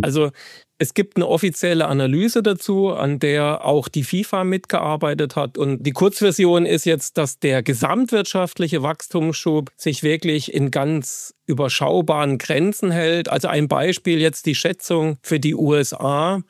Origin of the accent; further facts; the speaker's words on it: Baden-Württemberg, Germany; ich komme ja aus dem Badischen